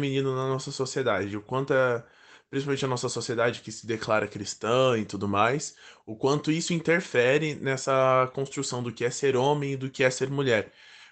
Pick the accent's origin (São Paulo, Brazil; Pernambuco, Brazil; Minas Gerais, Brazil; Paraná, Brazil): São Paulo, Brazil; eu sou ator, eu sou aqui de São Paulo.